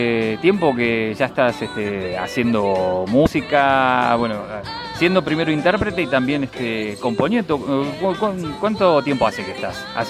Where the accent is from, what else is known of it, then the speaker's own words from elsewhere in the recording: Argentina; now in Mexico; yo soy argentino